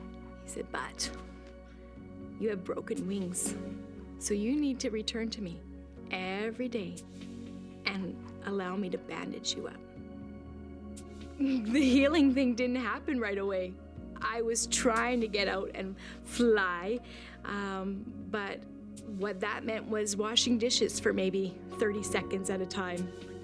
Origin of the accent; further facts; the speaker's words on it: British Columbia, Canada; we found a therapist actually in my hometown of BC